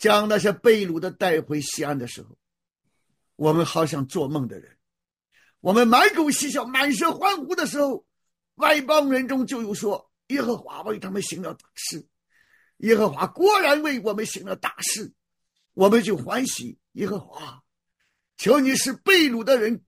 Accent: United States; 我们美国人

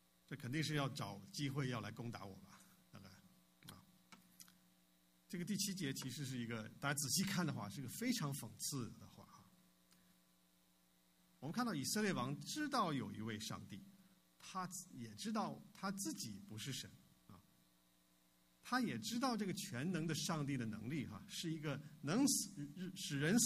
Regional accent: China; 如果你像我是从大陆来的话，

